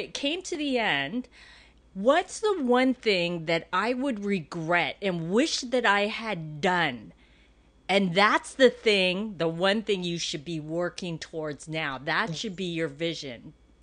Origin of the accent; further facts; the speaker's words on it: United States; born there; And I'm Japanese. I was born in the United States, but I'm Japanese.